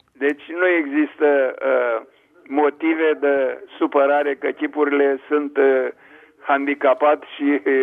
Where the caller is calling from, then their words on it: Germany; din Germania.